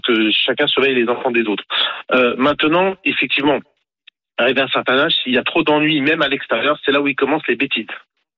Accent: Ivry-sur-Seine, Île-de-France, France; Et j'ai grandi à Ivry. Mes parents, je suis de 75, donc j'ai grandi à Ivry, dans les cités et autres.

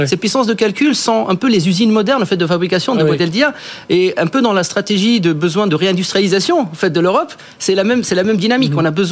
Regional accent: Tunisia; born or raised there; moved away as an adult; also born or lived in France / United States

